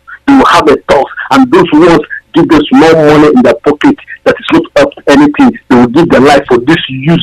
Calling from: Germany; I'm calling from Germany.

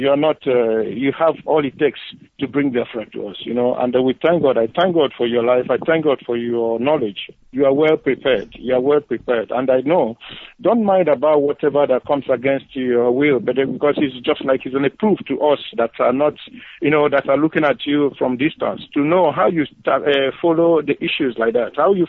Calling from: Gabon; From Gabon.

